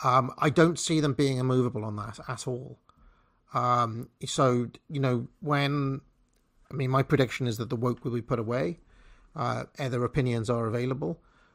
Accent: United States; Also, I'm an American, so I don't really have a dog in this fight anyway.

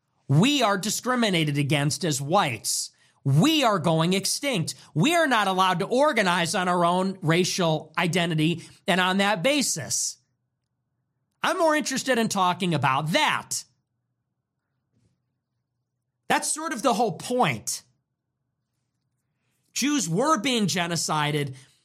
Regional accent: United States; I'm American.

